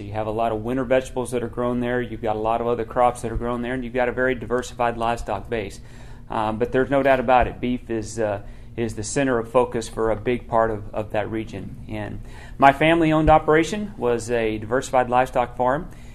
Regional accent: Uvalde, Texas, United States; I was born and raised in Uvalde, Texas, which is in the southwest area of the state, about 70 miles west of San Antonio. So real close to the Mexico border.

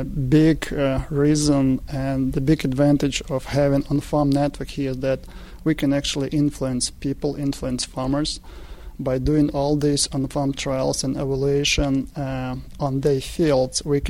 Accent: Ukraine; English is a second language; now in United States; I'm not from South. I'm not from North of the United States. I'm from Ukraine, from Eastern Europe.

